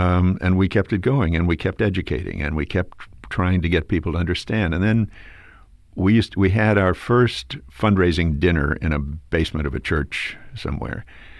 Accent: West Hollywood, California, United States; I wanted to be an actor from the time I was a kid. I was raised in West Hollywood, and my sister, I had an older sister, who brought movie magazines home.

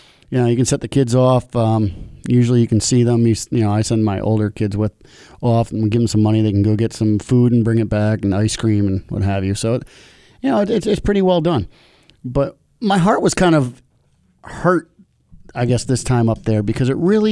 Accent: New York, United States; Every year, I like to take my family up to Albany, New York. We're from New York.

